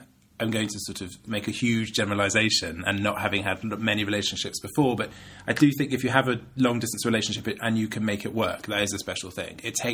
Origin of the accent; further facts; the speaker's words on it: United Kingdom; I fumbled the proposal by sort of being really British and male about it